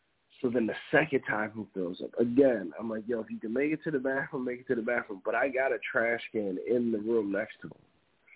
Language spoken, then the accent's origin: English; New Jersey, United States; I'm from Jersey, you know, so I do what every gangster does.